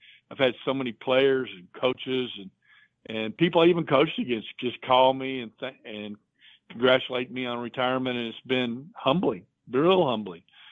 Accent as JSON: {"language": "English", "town": "Hobbs", "region": "New Mexico", "country": "United States", "said": "I'm from Hobbs, New Mexico."}